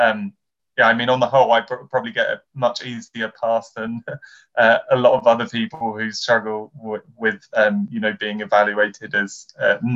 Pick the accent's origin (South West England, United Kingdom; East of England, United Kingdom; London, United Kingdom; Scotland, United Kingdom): London, United Kingdom; accent: London; I'm British. I sound on the whole relatively standard, but you know, you can probably hear there's some features in my speech that are London, because I am from London